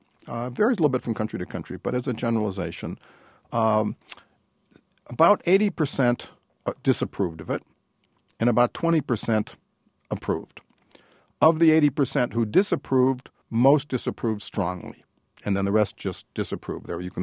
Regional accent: United States; I'm just responding as an American citizen who lived through that.

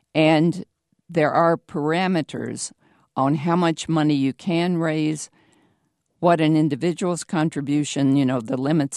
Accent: Lexington, Kentucky, United States; Lexington.

